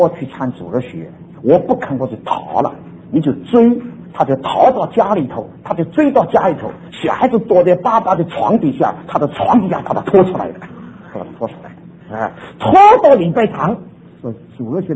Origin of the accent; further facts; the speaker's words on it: China; 我再说，我也是中国人，我们中国人这个心胸真狭窄